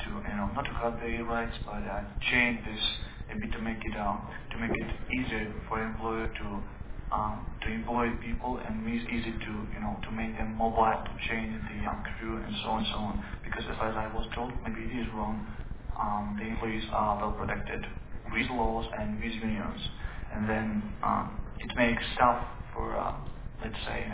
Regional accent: Ukraine; English is a second language; I'm a student of Azov Diplomatic Academy. … I'm from Ukraine.

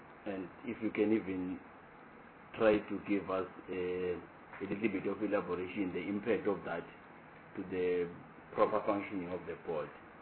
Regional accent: Nkomazi, Mpumalanga, South Africa; I'm from Mpumalanga, I'm from Komazi, and Malelane is in Komazi

